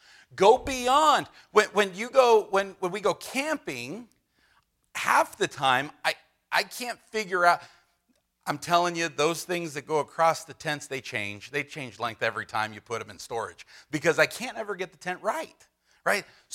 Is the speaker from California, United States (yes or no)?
yes; California, United States; And, you know … from California. This is where I go to church.